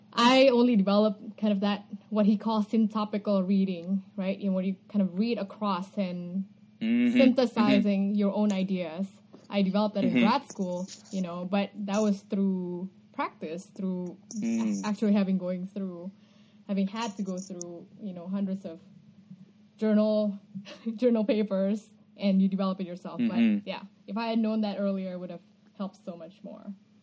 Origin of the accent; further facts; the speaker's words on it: Indonesia; first language Indonesian; English is a second language; Indonesian book, it's just a little different experience, you know, because I'm now reading my mm-hmm. my mother tongue.